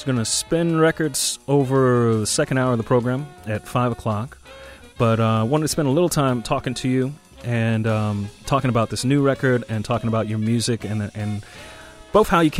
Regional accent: the South, United States; now in Los Angeles, United States; I'm from the South originally, and for us, June, July, August is 90 plus degrees and 90% humidity

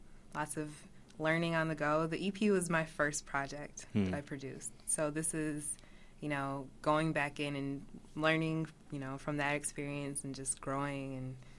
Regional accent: Minneapolis, Minnesota, United States; I know a lot of people assume that we've always known … because we're from Minneapolis.

